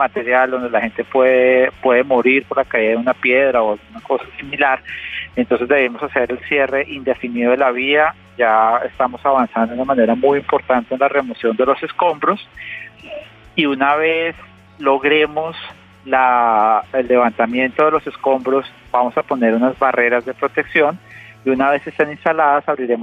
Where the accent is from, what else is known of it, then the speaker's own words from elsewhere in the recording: Villavicencio, Meta, Colombia; born there; Mire, yo nací en Villavicencio. Mi familia ha vivido en Villavicencio por décadas, yo acá he venido siempre